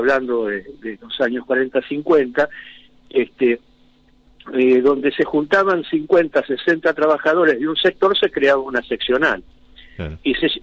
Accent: Argentina; somos argentinos

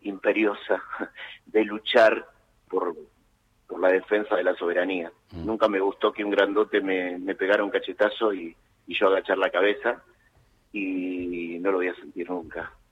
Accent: La Matanza, Buenos Aires Province, Argentina; era un pibe de barrio, nací en La Matanza.

